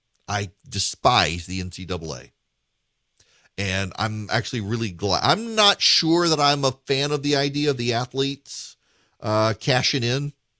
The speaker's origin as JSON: {"language": "English", "region": "Dubai", "country": "United Arab Emirates", "tie": "born or raised there", "said": "I grew up in Dubai. We had camel racing and soccer."}